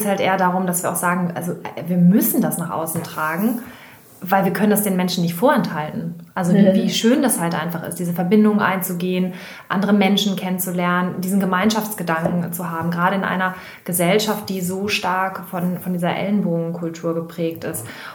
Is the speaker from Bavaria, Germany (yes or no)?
no; Hamburg, Germany; wir kommen aus Hamburg